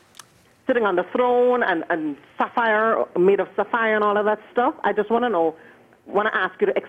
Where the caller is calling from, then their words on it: Buffalo, New York, United States; I'm calling from Buffalo.